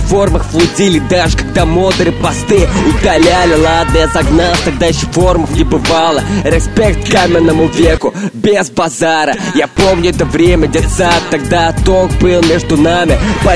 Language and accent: Russian; Moscow, Russia; я из Москвы, так что лига найдет меня, если захочет дать.